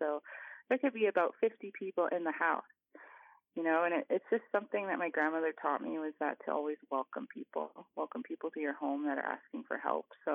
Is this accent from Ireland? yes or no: no; Enoch Cree Nation, Alberta, Canada; It was great because I got to live with my grandparents, my mom, my single mother, and my grandparents, but the house was pretty full because my whole family was living there.